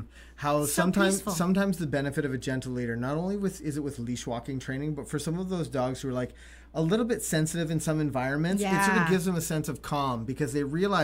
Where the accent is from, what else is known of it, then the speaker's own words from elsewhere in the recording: Canada; Also, we're Canadian, and yeah. It gets cold here.